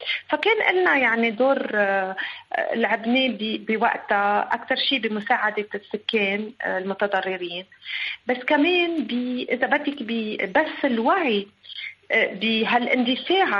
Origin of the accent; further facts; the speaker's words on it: Tripoli, North Governorate, Lebanon; هاي كانت يمكن بالنسبة لي أول التفاتة لمدينتي